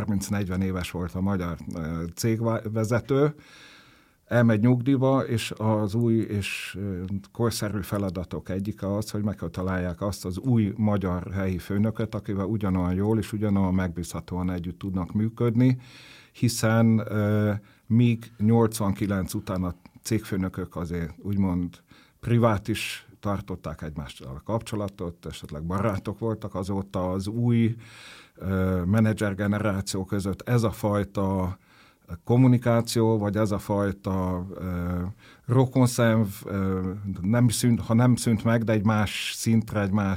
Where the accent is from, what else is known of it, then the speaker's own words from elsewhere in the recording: Zurich, Switzerland; én zürichi gyerek vagyok, ott nőttem föl